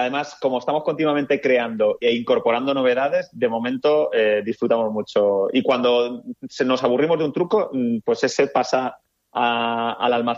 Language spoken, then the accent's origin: Spanish; Petrer, Valencian Community, Spain; Sí, nosotros somos de Petrer